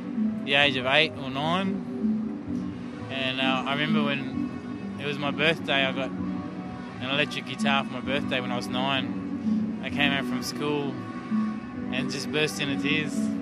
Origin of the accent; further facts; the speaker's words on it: Sydney, New South Wales, Australia; Well, I was born and bred in Sydney. My parents came over from New Zealand. They said I was conceived in New Zealand and born in Sydney, so I really am half caste now.